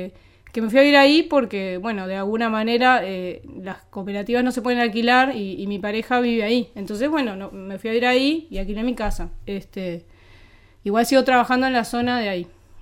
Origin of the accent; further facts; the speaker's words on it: Buenos Aires, Argentina; also born or lived in Montevideo, Uruguay / Piriápolis, Uruguay; Yo nací en Montevideo. Después me fui a vivir a Buenos Aires. Durante 6 años viví en Buenos Aires. O sea, la escuela la hice en Buenos Aires. Hasta quinto. Que vine a Piriápolis, viví un año en Piriápolis.